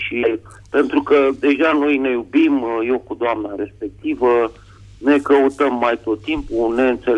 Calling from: Bucharest, Romania; din București.

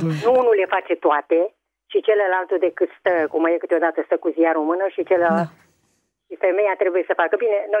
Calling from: Craiova, Dolj, Romania; de la Craiova.

